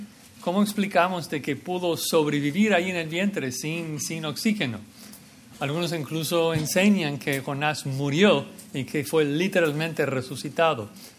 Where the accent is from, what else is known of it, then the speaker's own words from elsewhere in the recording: United States; Spanish is a second language; Entonces, como buen gringo, saco mi celular y cuento 8 días y lo agendé para el siguiente lunes.